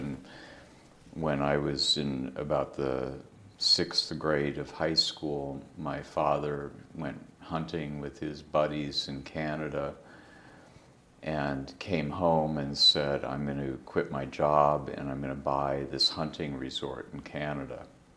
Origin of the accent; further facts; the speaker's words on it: Cherokee, Iowa, United States; born there; I was born in Cherokee, Iowa on December 24th, 1962. And Cherokee, Iowa is a little farm town, about 6,000 people in northwest Iowa. The nearest city is Sioux City, Iowa.